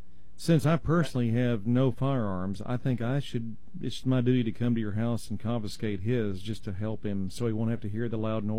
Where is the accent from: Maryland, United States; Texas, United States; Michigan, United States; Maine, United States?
Texas, United States; Frankston; Are you trying to taunt me today because you're from Elkhart and I'm from Frankston?